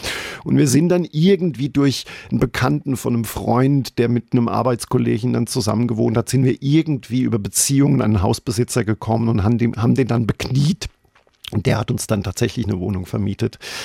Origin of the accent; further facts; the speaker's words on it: Germany; Ich meine, bei uns im Odenwald wäre das eine normale Frage gewesen, aber...